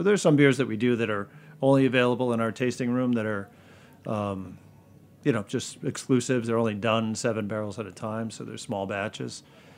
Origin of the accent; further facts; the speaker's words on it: Connecticut, United States; I'm, you know, born and raised in Connecticut, live there now.